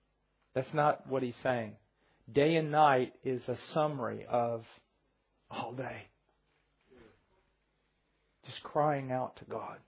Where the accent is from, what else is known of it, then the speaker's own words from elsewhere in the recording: United States; Now remember, I'm from America. I'm uncivilized.